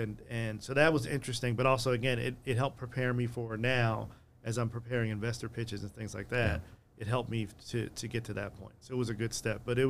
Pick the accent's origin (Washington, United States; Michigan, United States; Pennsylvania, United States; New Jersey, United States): Pennsylvania, United States; Philadelphia; The Bucks are, and I'm saying this, as a Philadelphian, right?